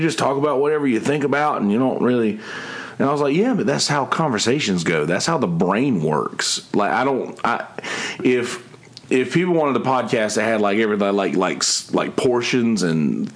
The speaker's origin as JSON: {"language": "English", "town": "Bennettsville", "region": "South Carolina", "country": "United States", "tie": "born or raised there", "said": "I drove back to my car in Bennettsville, my hometown"}